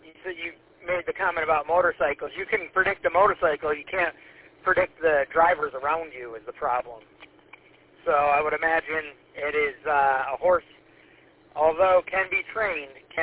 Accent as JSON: {"language": "English", "town": "Mount Clemens", "region": "Michigan", "country": "United States", "tie": "born or raised there", "said": "Where did you live in Mount Clemens? I grew up in Mount Clemens also."}